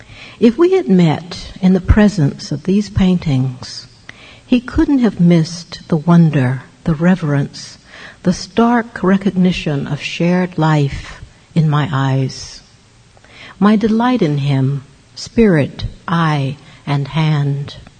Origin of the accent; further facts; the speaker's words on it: Georgia, United States; when I was growing up in Georgia